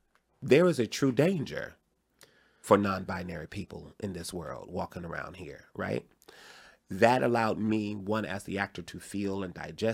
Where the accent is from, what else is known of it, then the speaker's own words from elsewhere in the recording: Detroit, Michigan, United States; because I am from Detroit, if I got to fuck somebody up, I may not get to the show on time.